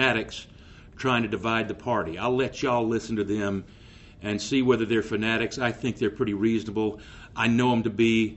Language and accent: English; Madison, Mississippi, United States; I'm an attorney from Madison, Mississippi.